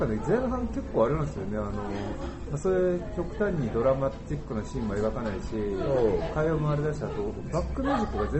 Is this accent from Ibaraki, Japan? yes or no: no; Kawasaki, Kanagawa, Japan; moved away as an adult; now in Tokyo, Japan; 地元が川崎で、まあブルーカラーの街ですけど、そんなにこう地方都市とでもないし、で21で東京出てきてるんで、